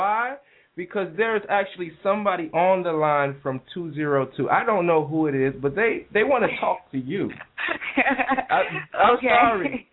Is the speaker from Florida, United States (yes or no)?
yes; Tampa, Florida, United States; You know, I'm from Tampa.